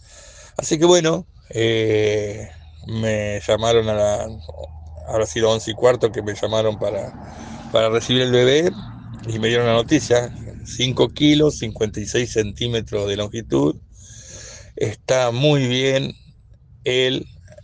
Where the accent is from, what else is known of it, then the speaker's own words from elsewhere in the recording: Lobería, Buenos Aires Province, Argentina; nosotros somos de Lobería. Bueno, mi señora era de acá de Necochea y hace un año que estamos conviviendo, un año y medio más o menos, para ser exacto, que estamos conviviendo en Lobería.